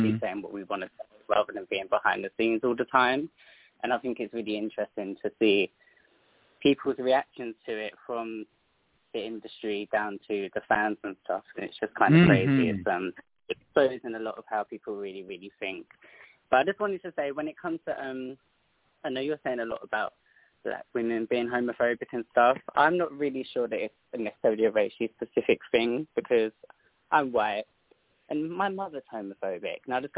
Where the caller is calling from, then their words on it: London, United Kingdom; I'm calling you from London.